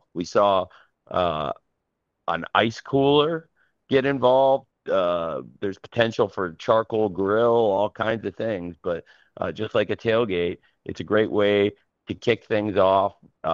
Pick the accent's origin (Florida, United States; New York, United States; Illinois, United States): Illinois, United States; Champaign; I grew up in Champaign, Illinois, tailgating for University of Illinois football games.